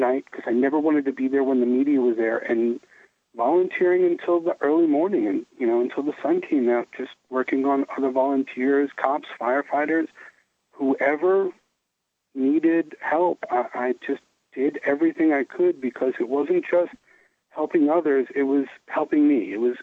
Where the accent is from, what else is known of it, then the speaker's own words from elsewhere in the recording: New York City, New York, United States; not just as a New Yorker, but as a human